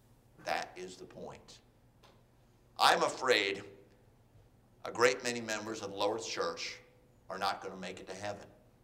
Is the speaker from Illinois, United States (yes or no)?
yes; Illinois, United States; but that's where I came from, not far from Chicago. And so I grew up in pretty much in a small town, but not on a farm.